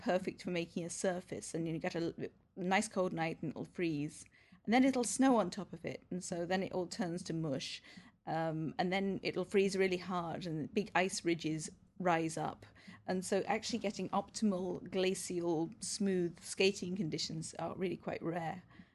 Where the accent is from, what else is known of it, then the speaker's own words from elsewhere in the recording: England, United Kingdom; now in Canada; I moved from Canada, from England to Canada 17 years ago.